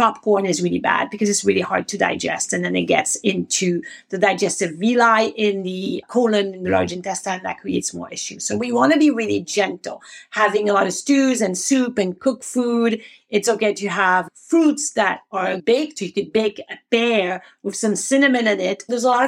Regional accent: France; accent: French; English is a second language; my English pronunciation of Chinese with my French accent is fantastic.

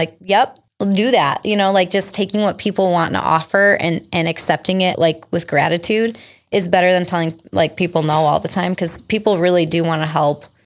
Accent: Chicago, Illinois, United States; I am Brian's wife, and we're both from Chicago. We grew up in different towns.

